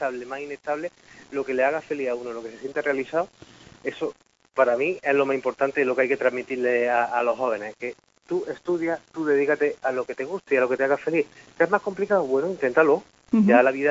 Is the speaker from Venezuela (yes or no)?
no; Priego, Spain; Yo no soy prieguense, yo soy priego. Yo soy un priego activo, a mí me encanta mi pueblo.